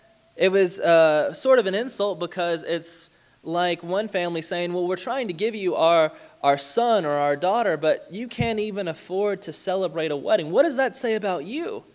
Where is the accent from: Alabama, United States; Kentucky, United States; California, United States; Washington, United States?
Alabama, United States; I grew up in Alabama in the country, and you have to drive about 10 miles either way to get to a store